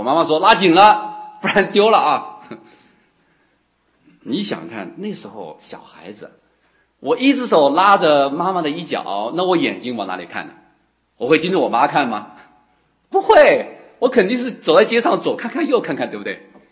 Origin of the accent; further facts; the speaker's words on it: Hubei, China; 那时候我是在湖北农村长大的